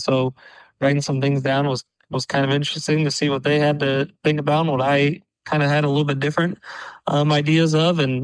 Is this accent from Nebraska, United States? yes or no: yes; Howells, Nebraska, United States; So I'm from Howells High School. I played there from 2007 to 2011